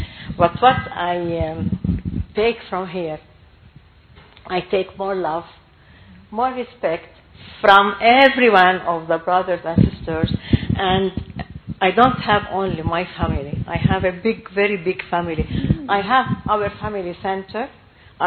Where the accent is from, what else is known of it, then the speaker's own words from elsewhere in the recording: Ras El Matn, Mount Lebanon, Lebanon; I was going to say from Ras El Matin, my village country.